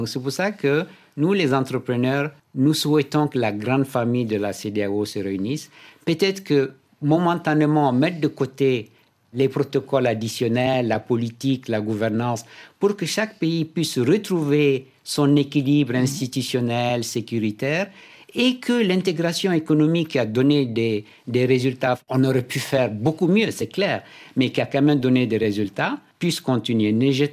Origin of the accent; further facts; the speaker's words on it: Timbuktu, Tombouctou, Mali; ma jeunesse, mon enfance à Tombouctou, sur les dunes.